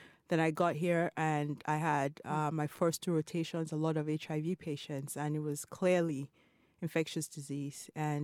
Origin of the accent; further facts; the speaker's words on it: Nigeria; moved away as an adult; also born or lived in Ithaca, United States; now in Chicago, United States; Grew up in Nigeria. So I was born in Ithaca, New York.